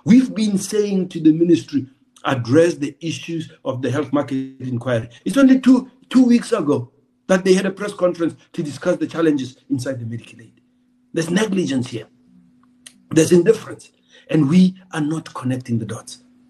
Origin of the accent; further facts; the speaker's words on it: South Africa; as a South African, you should be able to access your care from a public or private provider